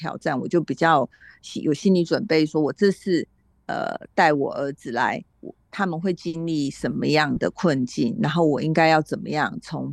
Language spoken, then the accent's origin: Chinese; Meinong, Kaohsiung, Taiwan; 我觉得因为我小时候很小的时候是在美浓的高雄美浓的乡下